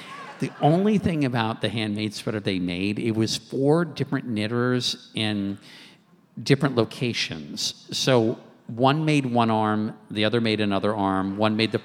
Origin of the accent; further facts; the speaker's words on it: Maryland, United States; and I grew up in Maryland, and it all just seemed like shrouded in mystery.